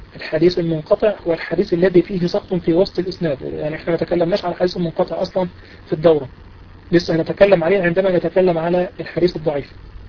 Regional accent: Egypt; الغالب مثلا عندنا في مصر الغالب أن هذا يعتبر دين وعلى الإنسان أن يرده.

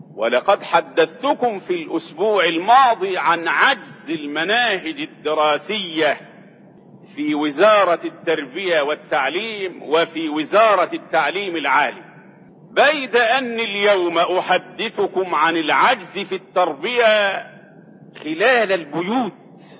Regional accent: Egypt; ورغم أن عندنا في مصر كليات للتربية

